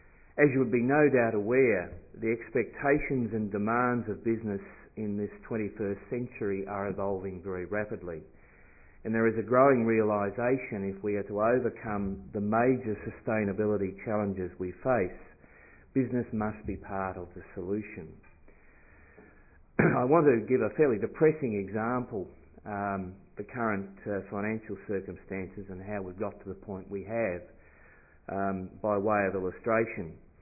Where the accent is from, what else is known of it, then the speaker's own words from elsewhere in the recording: Tasmania, Australia; I come from Tasmania